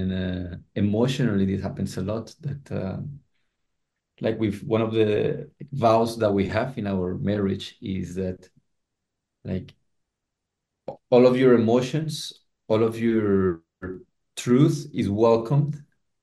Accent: Colombia; I'm from Colombia, and there it's the way that we're raised is so populous drama.

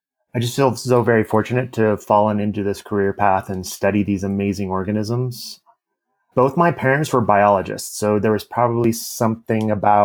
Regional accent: Modesto, California, United States; I grew up in Modesto, California.

